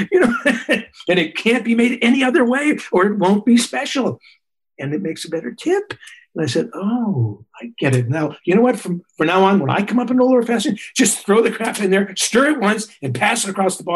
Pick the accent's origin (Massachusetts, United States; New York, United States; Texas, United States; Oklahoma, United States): New York, United States; hello, you know, I'm a New Yorker. I order a drink.